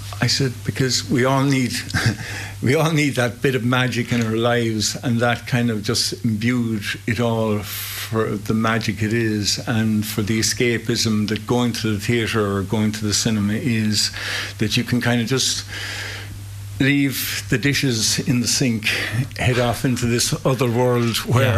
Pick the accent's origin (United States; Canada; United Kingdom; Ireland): Ireland; Munster; we're lucky that we're from Kerry